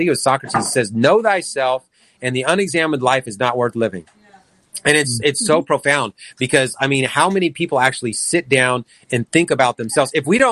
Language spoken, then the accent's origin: English; Vallejo, California, United States; we were raised in Vallejo